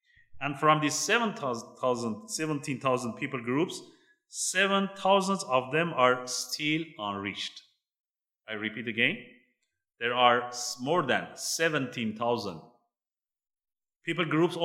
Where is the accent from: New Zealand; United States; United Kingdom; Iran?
Iran; English is a second language; I'm coming from Iran, but I can say I cannot feel I'm living in a Christian country.